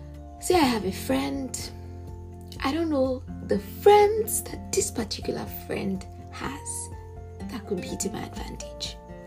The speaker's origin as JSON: {"language": "English", "country": "Nigeria", "said": "I'm a Nigerian."}